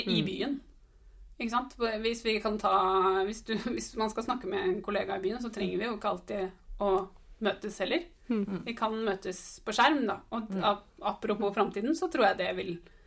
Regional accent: Nittedal, Akershus, Norway; Møbelloven, som det heter I Nittedal, der jeg kommer fra.

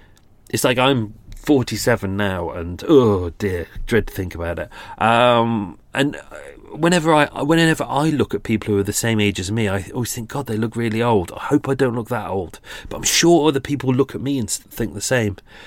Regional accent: Birmingham, West Midlands, United Kingdom; accent: Brummie; It's the same as Brummie. Do you know, as a Brummie myself, I can say that.

